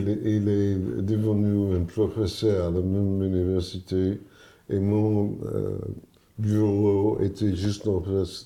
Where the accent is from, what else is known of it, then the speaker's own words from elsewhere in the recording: Florida, United States; born there; French is a second language; Comme moi, je suis né en Floride.